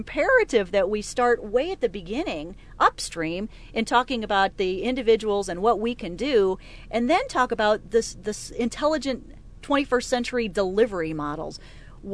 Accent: Missouri, United States; Best part is I get to be home in Missouri, in my hometown, and do what I'm passionate about here for the state of Missouri.

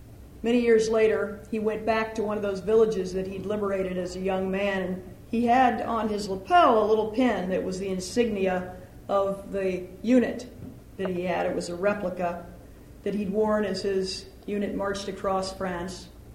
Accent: Rolla, Missouri, United States; my hometown of Rolla.

